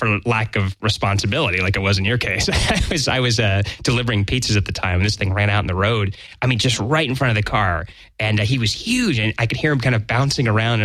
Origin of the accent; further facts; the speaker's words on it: Florida, United States; Well, remember, I grew up in Florida where this kind of shit happens on a daily basis.